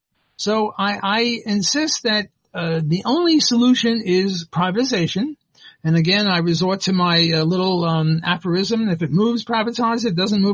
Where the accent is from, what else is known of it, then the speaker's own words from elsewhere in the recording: New Orleans, Louisiana, United States; I'm from New Orleans. We have Audubon Park a half a mile away from me.